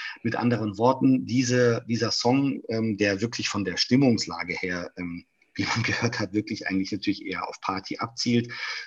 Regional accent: Düsseldorf, North Rhine-Westphalia, Germany; du wärst im schönen Nachbarort meiner Heimatstadt Düsseldorf, nämlich in Köln

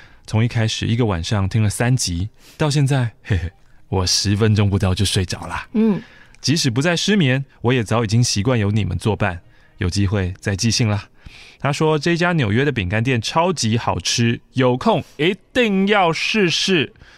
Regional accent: Kaohsiung, Taiwan; now in Bonn, Germany; 目前人在德国 Bonn 读书

